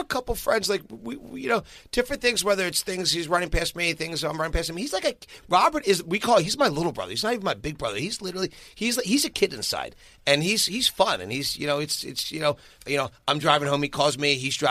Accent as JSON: {"language": "English", "town": "Philadelphia", "region": "Pennsylvania", "country": "United States", "tie": "born or raised there", "said": "because I grew up in Philadelphia. I work between Philadelphia and New York."}